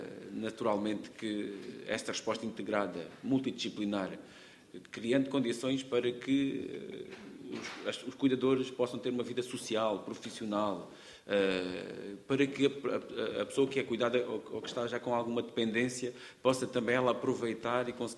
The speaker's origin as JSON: {"language": "Portuguese", "region": "Alentejo", "country": "Portugal", "accent": "Alentejo", "said": "olha, vê-se logo que sou alentejano, não é? Pela minha voz, não se ouve, vê-se."}